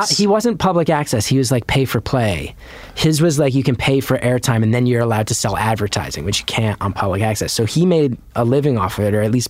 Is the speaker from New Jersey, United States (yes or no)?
yes; West Orange, New Jersey, United States; yeah, I grew up in West Orange.